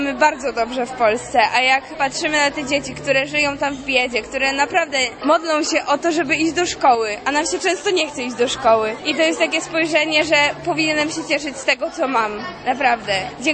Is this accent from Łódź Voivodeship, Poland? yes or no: no; Kartuzy, Pomeranian Voivodeship, Poland; Jestem z Kartus z Pomorza.